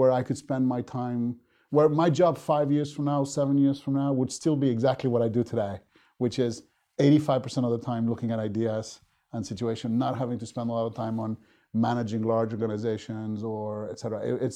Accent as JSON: {"language": "English", "country": "Spain", "tie": "born or raised there", "said": "because I grew up in Spain, I spoke the languages of most of the region"}